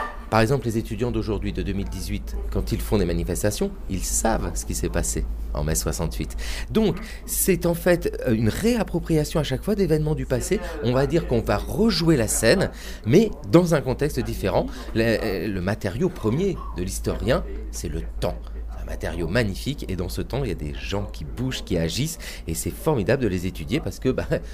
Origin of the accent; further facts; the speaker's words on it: Vire, Normandy, France; Vire, c'est là d'où je viens, la Normandie, le bocage virois.